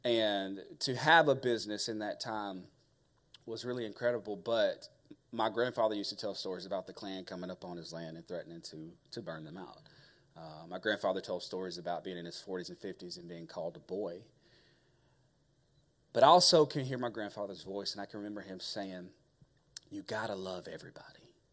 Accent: Carrollton, United States; I grew up in Carrollton, but more specifically, it was a community called Burwell, right?

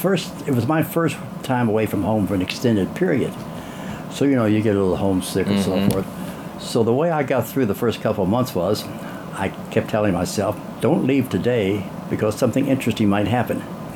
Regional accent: Lexington, Kentucky, United States; born there; Okay, I was born on January 13th, 1934, mm-hmm. at Old St. Joseph Hospital in Lexington on West 2nd Street.

